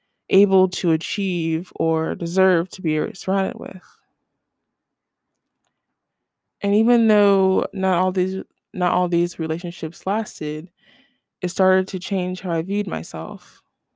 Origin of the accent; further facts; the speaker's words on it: Ohio, United States; And we are both from Ohio, and a lot of people from there kind of fall into the cycle of finding a partner, renting an apartment, getting a dog